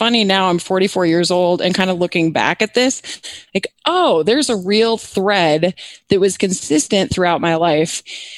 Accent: Annandale, Virginia, United States; born there; So I was born in Annandale, Virginia, and my dad was an attorney.

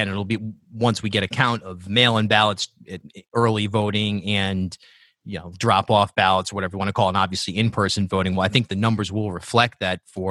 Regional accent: Cherokee, United States; again, I grew up in Cherokee, so I kind of know the lay of the land.

